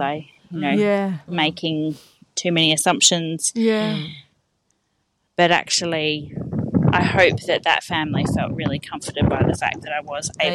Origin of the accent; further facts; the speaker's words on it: Perth, Western Australia, Australia; I'm from Perth.